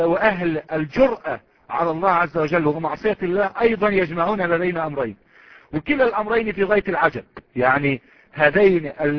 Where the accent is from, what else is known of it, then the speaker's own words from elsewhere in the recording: Egypt; يعني مثلا نحن عندنا في مصر الان رغيف قدره 5 قروش